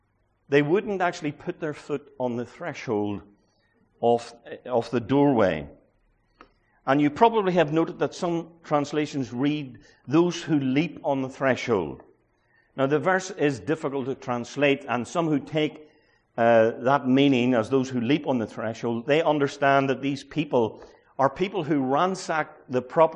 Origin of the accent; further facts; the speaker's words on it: Ireland; I'm a Christian before I'm an Irishman.